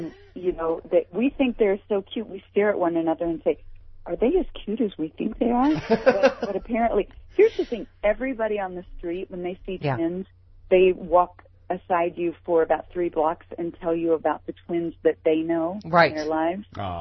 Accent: Midwest, United States; I'm from the Midwest.

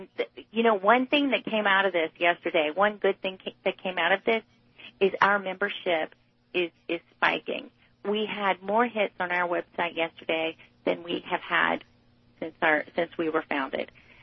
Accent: Georgia, United States; You know, I'm from Georgia. I grew up with hunters. I grew up with guns in my home.

